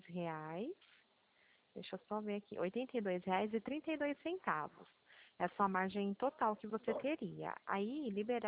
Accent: Pirassununga, São Paulo, Brazil; Eu sou de Pirassununga, interior de São Paulo, DDD 19.

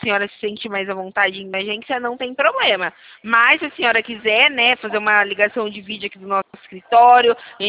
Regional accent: Santa Bárbara d'Oeste, São Paulo, Brazil; sou de Santa Bárbara do Oeste, interior de São Paulo.

